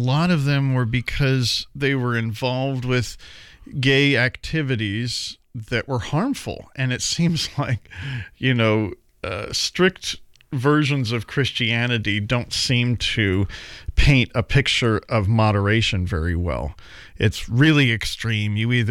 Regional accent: Portland, Oregon, United States; I was born in Portland, Oregon here, and my stomping ground was out in the Pearl. That was back in the 80s.

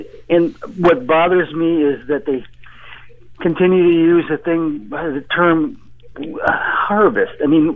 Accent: Michigan, United States; moved away; I came here from Michigan in 1980, and my grandfather had property, and it was logged, and he listened to a forester.

